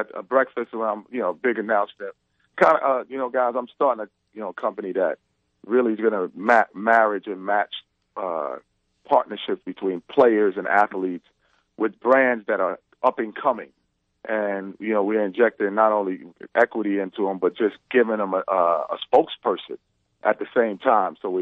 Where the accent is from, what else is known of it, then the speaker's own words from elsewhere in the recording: New York, United States; It's like New York City, but just cleaner. And I'm from New York.